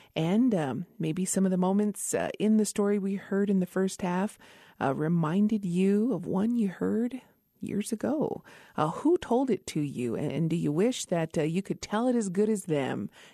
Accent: Isleta Pueblo, New Mexico, United States; from Isleta Pueblo

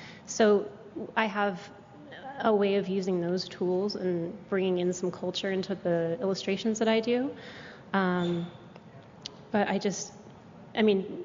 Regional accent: California, United States; I'm from California. I'm from the Tongva tribe.

